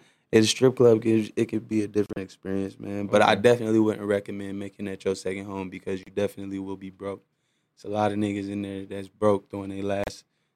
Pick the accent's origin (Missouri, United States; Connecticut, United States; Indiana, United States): Missouri, United States; St. Louis; Well, you know I'm from St. Louis, bro. So, like, our strip club was Onyx. We had the Pink Slip.